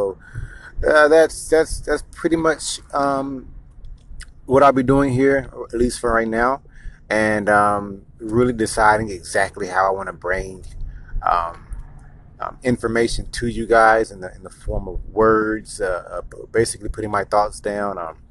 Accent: Waco, Texas, United States; Born and raised in Waco, Texas.

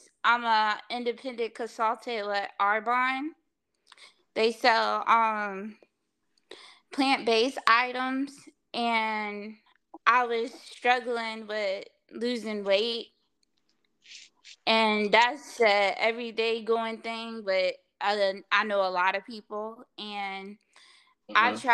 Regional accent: Chesapeake, Virginia, United States; Well, I'm from Chesapeake, Virginia.

